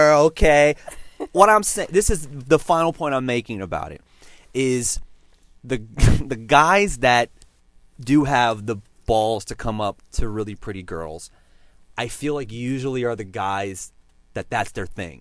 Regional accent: San Diego, California, United States; now in New York, United States; I'm from New York. Oh, New York. Well, no, I'm from San Diego originally.

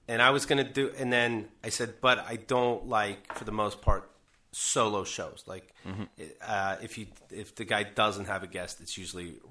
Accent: Pennsylvania, United States; in my hometown, where I'm from the country, close to Pittsburgh, but definitely the country, where I get reverse claustrophobia when I go back.

